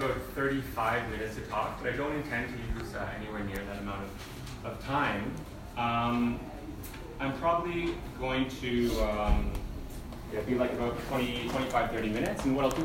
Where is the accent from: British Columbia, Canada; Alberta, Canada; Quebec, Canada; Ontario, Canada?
Ontario, Canada; Toronto; now in Singapore; Now, although I'm currently based in Singapore at the moment, but I'm originally from Toronto and I studied here, did my PhD here.